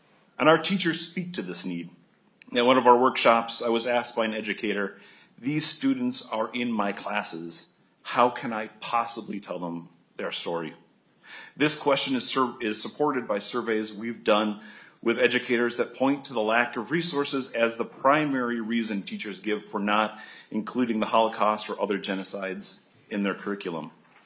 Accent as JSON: {"language": "English", "region": "Minnesota", "country": "United States", "said": "As a Minnesotan, it is empowering to see our state take this momentous first step."}